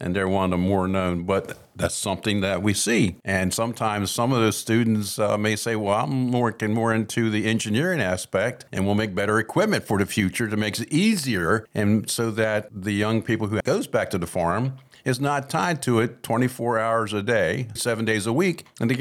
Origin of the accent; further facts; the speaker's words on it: United States; I'm from Carroll County, and we notice the number of farms have decreased